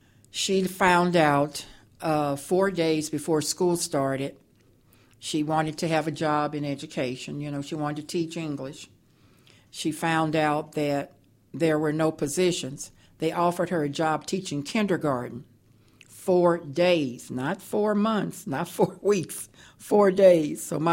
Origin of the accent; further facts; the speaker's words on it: Kansas City, Missouri, United States; born there; I was born by the river. I was born in Kansas City, Missouri, June 28, 1945.